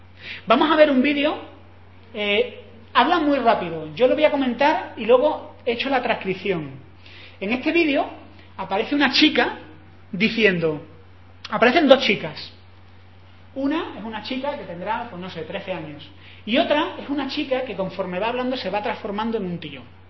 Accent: Ecuador; Bueno, pues mi célula es de ecuatorianos. Todos somos ecuatorianos y llevo años con ellos, son como mi familia.

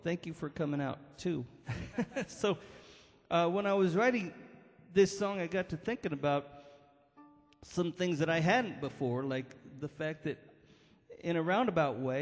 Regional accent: Pleasanton, California, United States; And being that I grew up in Pleasanton, California, I didn't see too many banjos live in person.

